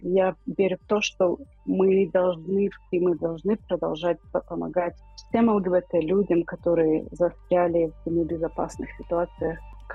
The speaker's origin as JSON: {"language": "Russian", "country": "Ukraine", "said": "мы из Украины"}